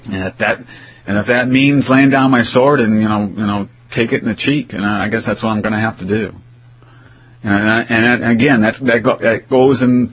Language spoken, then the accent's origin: English; California, United States; I'm from California. You know, this was like jerkwater town, man.